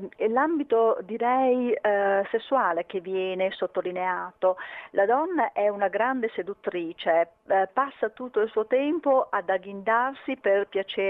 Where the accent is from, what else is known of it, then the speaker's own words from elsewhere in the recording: Venice, Veneto, Italy; io tra l'altro sono veneziana